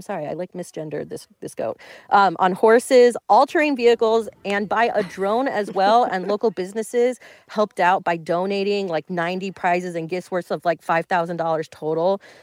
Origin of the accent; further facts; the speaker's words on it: Florida, United States; Yes, I'm from Florida.